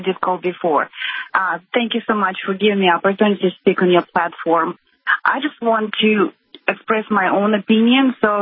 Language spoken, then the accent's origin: English; Russia; English is a second language; So I better say I'm American and not to say my true that I'm actually Russian.